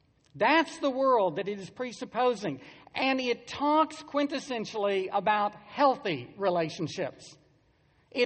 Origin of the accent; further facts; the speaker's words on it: Arizona, United States; I grew up in Arizona. I do not know why God created snakes.